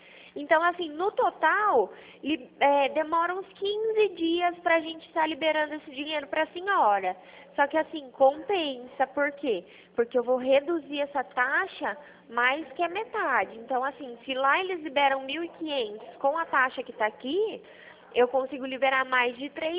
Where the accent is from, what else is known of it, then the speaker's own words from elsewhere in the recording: Araras, São Paulo, Brazil; sou daqui de Araras.